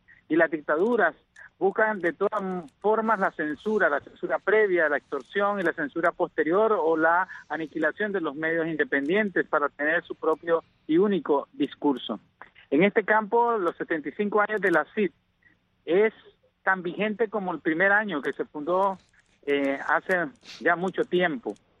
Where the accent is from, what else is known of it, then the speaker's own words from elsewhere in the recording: Nicaragua; Nosotros como ciudadanos, como demócratas, como nicaragüenses, al fin de cuentas, como cristianos que somos